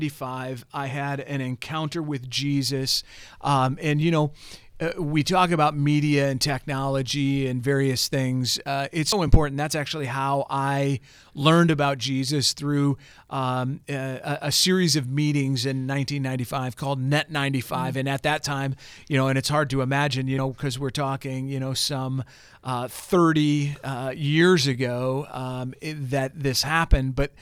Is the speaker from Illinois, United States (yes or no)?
yes; Chicago, Illinois, United States; also born or lived in Indiana; now in Battle Creek, United States; I grew up most of my life in the Chicago area, even though I was born in Indiana, and then moved out east for a little bit.